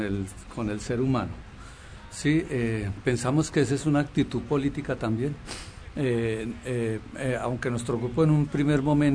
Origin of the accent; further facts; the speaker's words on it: Bogotá, Colombia; Sí, yo también vengo de Bogotá.